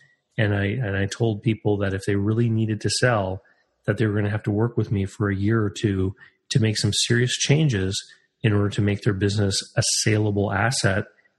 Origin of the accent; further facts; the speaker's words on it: Canada; And because I'm Canadian, of course, I also had a snowblower business where I would clean driveways in the wintertime and mow a few lawns.